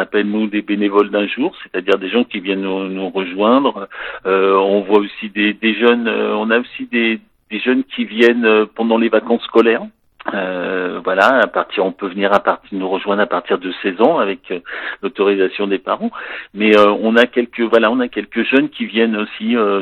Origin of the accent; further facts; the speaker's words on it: Paris, Île-de-France, France; Oui, avant je venais de Paris, oui.